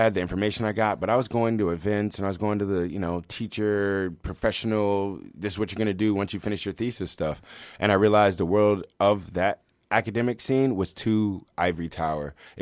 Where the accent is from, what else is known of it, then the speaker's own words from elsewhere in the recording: Washington, District of Columbia, United States; Washington, D.C.